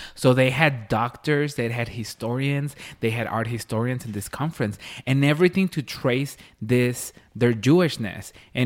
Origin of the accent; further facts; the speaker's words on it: Las Vegas, New Mexico, United States; I don't feel like we grew up with that in Las Vegas.